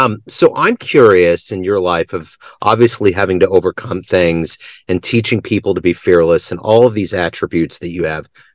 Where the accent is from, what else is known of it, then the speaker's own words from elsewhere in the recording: Liberty, Missouri, United States; You know, I've grown up going to Chiefs training camp. I grew up in Liberty.